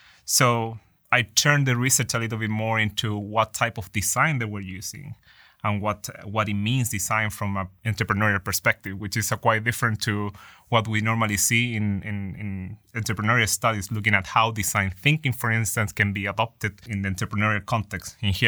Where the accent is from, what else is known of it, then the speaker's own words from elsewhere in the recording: Chile; It's very significant for me because I'm from there. I'm from Chile.